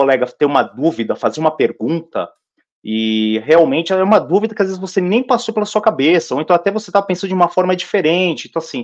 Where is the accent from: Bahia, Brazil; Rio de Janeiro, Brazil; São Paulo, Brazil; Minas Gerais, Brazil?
São Paulo, Brazil; Eu estava morando no interior, nasci e cresci em São Paulo, mas eu tinha mudado para o interior devido à questão do serviço e eu acabei precisando retornar para São Paulo